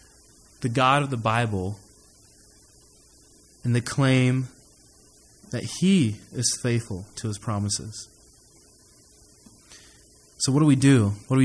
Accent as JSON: {"language": "English", "town": "Columbia", "region": "Missouri", "country": "United States", "said": "I am from Columbia, Missouri."}